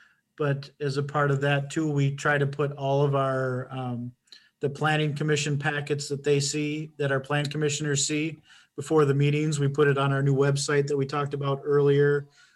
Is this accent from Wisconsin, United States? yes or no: yes; Wisconsin, United States; I grew up in Wisconsin, but I moved back to Wisconsin and for this position in 2017.